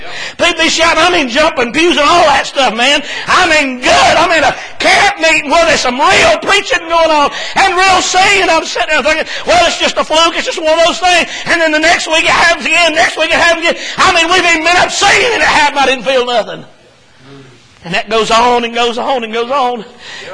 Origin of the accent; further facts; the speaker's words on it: North Carolina, United States; We're from North Carolina up in the mountains and we're like Brother Jeff and y'all.